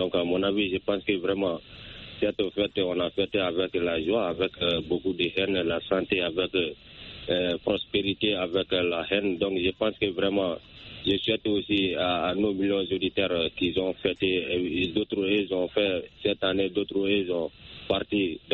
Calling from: Sonikéni, Mali; Je vous appelle toujours dans mon village natal à Sonikéni.

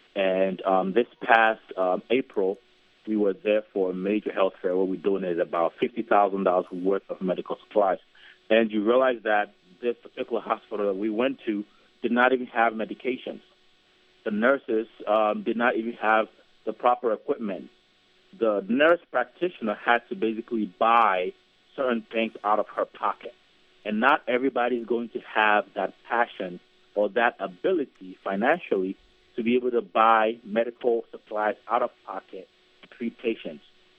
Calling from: Ghana; I'm calling from Ghana.

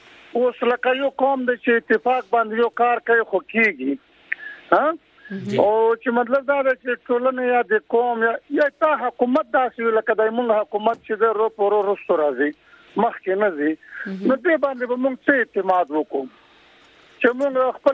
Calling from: Miran Shah, Khyber Pakhtunkhwa, Pakistan; زمونږه زپر کاوند بنری صاحب په شمالي وزیرستان کې د میران شاه سره ټچ علاقه ده.

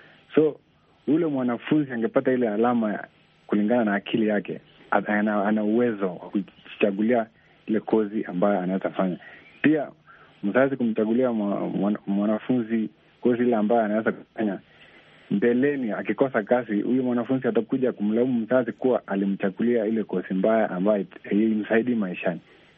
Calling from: Kitale, Trans-Nzoia County, Kenya; Ya, natoka Kitale, Kenya.

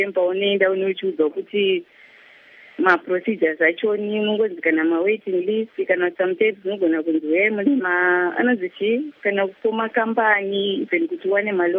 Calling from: Masvingo, Zimbabwe; Okay, I'm calling you from Masingo.

